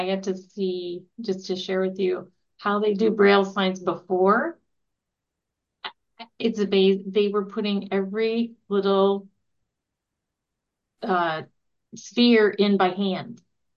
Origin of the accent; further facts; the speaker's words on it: Bethesda, Maryland, United States; I'm a Maryland girl. I was born in Bethesda, grew up. I'm a Washingtonian, also diverse.